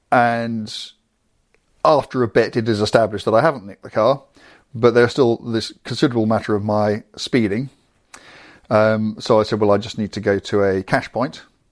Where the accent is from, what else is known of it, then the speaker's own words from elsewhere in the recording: England, United Kingdom; I'm an Englishman driving a car in Belgium that's registered in Germany